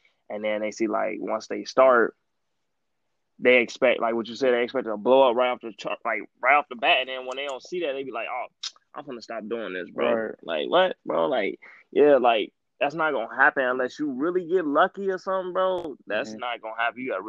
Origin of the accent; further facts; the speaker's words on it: Gary, Indiana, United States; I'm from Gary, Indiana. So it's 20 minutes away from Chicago.